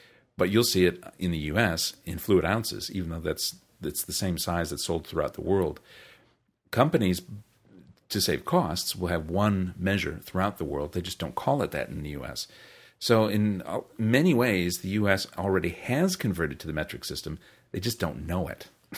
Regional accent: New Zealand; now in United States; As a Kiwi in the U.S., I had to go the other way

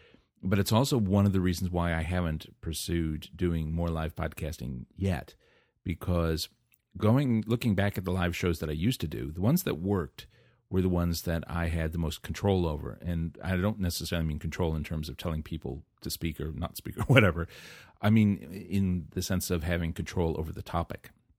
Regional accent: United States; now in New Zealand; something that annoys me as an American living overseas is when people here in New Zealand criticize the U.S.

